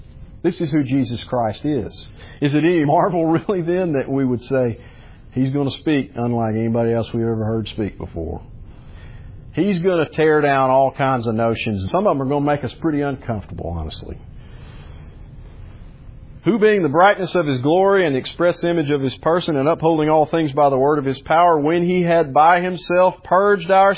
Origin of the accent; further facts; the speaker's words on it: Fort Smith, Arkansas, United States; born there; I was born in Fort Smith, Arkansas. I spent a couple of years there. I don't remember anything about it.